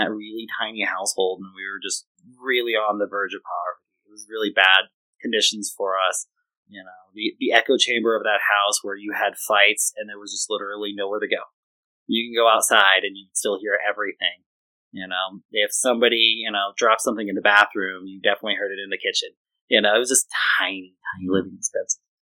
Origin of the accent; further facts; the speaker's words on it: Orlando, Florida, United States; born there; So I was born in Orlando, Florida, the Sunshine State, and I had a different childhood than a lot of children have.